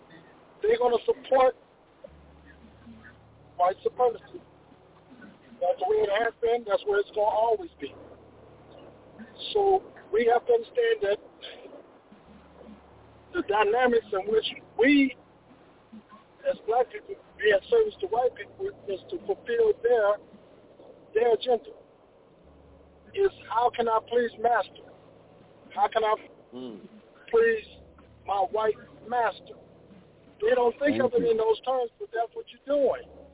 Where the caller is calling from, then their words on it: Atlanta, Georgia, United States; I'm calling from Atlanta, Georgia.